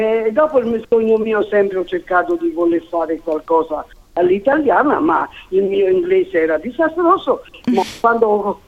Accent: Rome, Lazio, Italy; Originaria sono nata a Roma e sono cresciuta soltanto un metro e mezzo a Roma, fino a 15 anni.

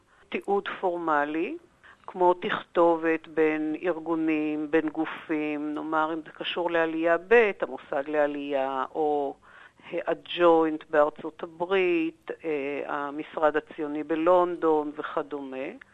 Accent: Jerusalem, Jerusalem District, Israel; אני ירושלמית, ההשכלה שלי היא האוניברסיטה העברית, למדתי היסטוריה

